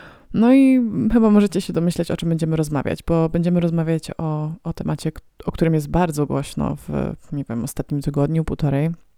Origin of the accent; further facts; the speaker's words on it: Pomeranian Voivodeship, Poland; no bo przecież jestem koniarą z Pomorza, tak?